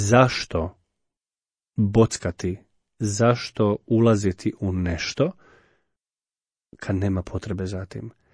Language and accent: Croatian; Slavonia, Croatia; kako se kod nas u Slavoniji kaže, šerpicu, odnosno posudu.